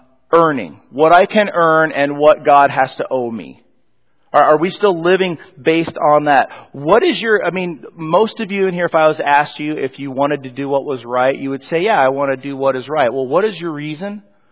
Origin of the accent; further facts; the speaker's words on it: Colorado, United States; Now, many of you know I'm from Colorado, and eventually you'll see me. I'll wear my Denver Broncos jersey, and I'll tell Colorado stories.